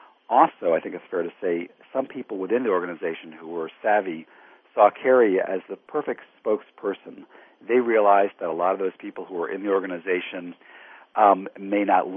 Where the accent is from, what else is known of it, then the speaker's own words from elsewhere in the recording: Washington, District of Columbia, United States; I grew up in Washington, D.C., so I remember the protests happening downtown